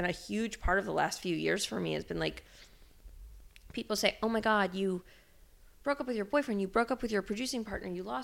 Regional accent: New York, United States; I grew up in the New York art world

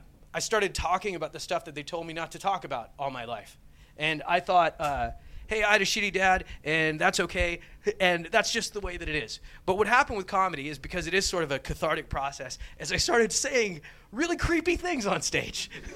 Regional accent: United States

